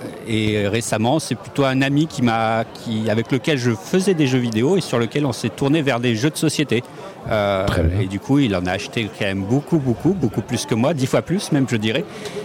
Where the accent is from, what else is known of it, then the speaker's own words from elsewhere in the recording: Limoges, Nouvelle-Aquitaine, France; Parce que moi, je viens de Limoges. Il y a des groupements d'auteurs à Limoges.